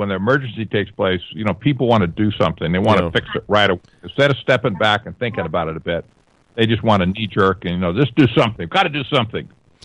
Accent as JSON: {"language": "English", "town": "Colusa", "region": "California", "country": "United States", "tie": "born or raised there", "said": "I grew up around the Brown family in general, and that was up in Calusa, California, where they had a house on the other end of the block from where my grandmother's house was."}